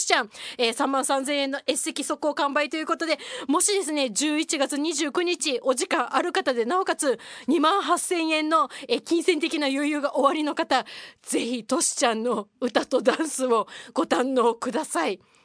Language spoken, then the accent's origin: Japanese; Kagoshima, Japan; also born or lived in Fukuoka; now in Okinawa, Japan; 私ですね、福岡の生まれで鹿児島育ち、母は佐賀育ちで、父は大分県民というですね、家庭環境だったので